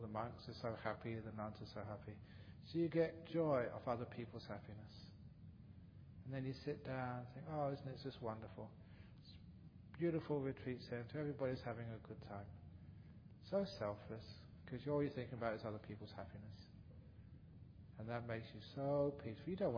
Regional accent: England, United Kingdom; born there; Yeah, I want, like, you know, the English top hats, because I was born in England.

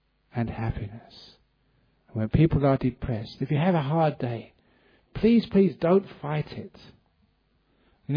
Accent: England, United Kingdom; Maybe it's because I came from England, because in England we always have a tea break in the morning, a tea break in the afternoon, and any other excuse for a tea break.

